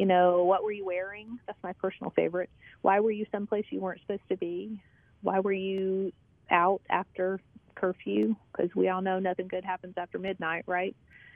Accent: Fort Worth, Texas, United States; I'm from Fort Worth, not Houston.

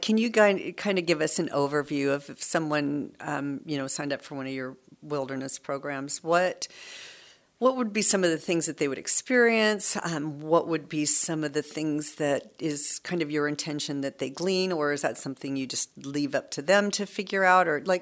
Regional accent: Arizona, United States; also born or lived in Huntington Beach, California; when I grew up in Arizona and then moved to Huntington Beach, California

